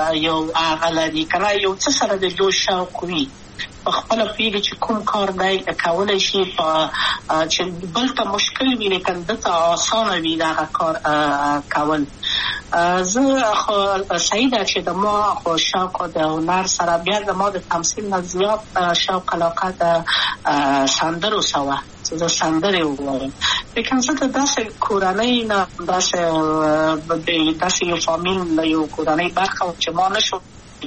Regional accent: Kabul, Afghanistan; also born or lived in Wardak; زه خو اصلا د وردګو ولایت یم، د پلار مې د وردګو ولایت ته خلیګنسل شي کې، دلې د کابل په تختپل سیمه کې یم او لویا شویم کابل که یم

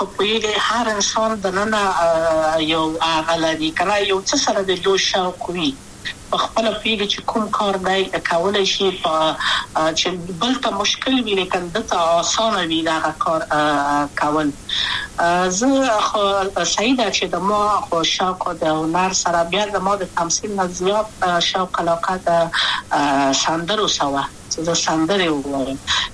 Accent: Kabul, Afghanistan; also born or lived in Wardak; زه خو اصلا د وردګو ولایت یم، د پلار مې د وردګو ولایت ته خلګنسس کې دلې د کابل په تختپل سیمه کې یم، او لویا شویم کابل کې هم مکتب می دولسم په کابل

